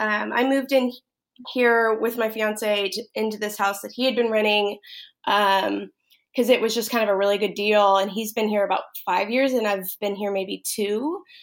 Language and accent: English; Dallas, Texas, United States; also born or lived in San Antonio, Texas; Yeah, I'm from Texas. I'm from the Dallas area. And moved down here after college. I went to college in San Antonio. So I've just been kind of all over Texas.